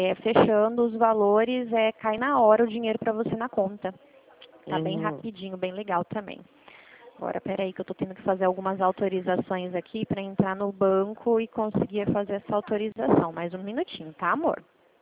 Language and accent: Portuguese; São Paulo, Brazil; born there; É que eu nasci mesmo em São Paulo, né? Minha família toda, ela é de São Paulo, capital mesmo, né?